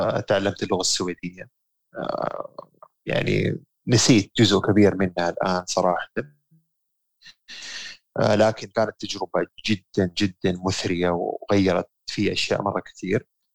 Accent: Saudi Arabia; also born or lived in Sweden; أنا جاي من السويد حركات وهذا، فجأة لقيت نفسي رجعت السعودية

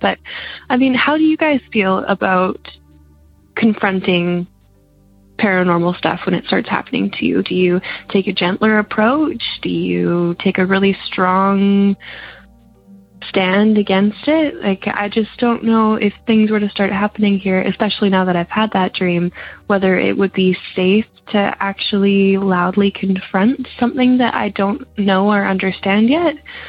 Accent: British Columbia, Canada; I just moved into a new apartment in a new city. I grew up in the Okanagan, and I was very comfortable back where I used to live. I lived there my whole life

